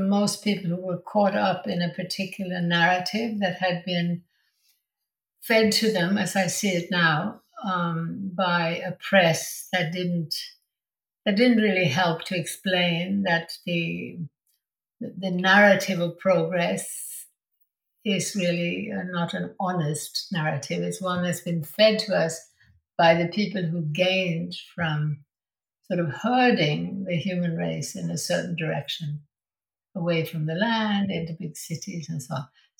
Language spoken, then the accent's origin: English; Sweden; English is a second language; moved away; also born or lived in United States / Germany / England / France; I grew up in Sweden, but I lived in America, in Germany, in England, France, and then, of course, for many, many years in Ladakh or Little Tibet.